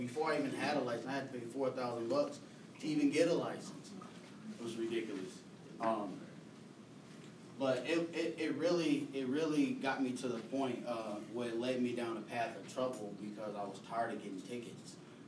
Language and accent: English; Chicago, Illinois, United States; Well, I didn't know, I mean, we're from Chicago. I didn't know the laws.